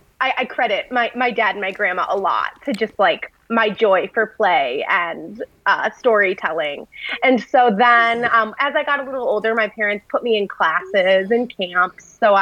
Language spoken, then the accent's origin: English; Oxford, Michigan, United States; So I grew up in Oxford, Michigan. It's about an hour north of Detroit. That's where I grew up.